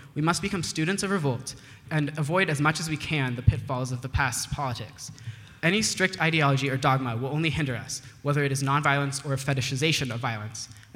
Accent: Santa Cruz, California, United States; I'm from Santa Cruz, California

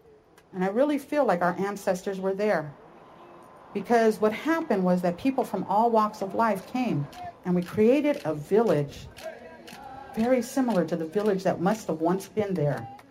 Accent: Oakland, California, United States; I grew up in Oakland. The world grew up around us. That has always been my village site, the village site of Huchin, where I come from.

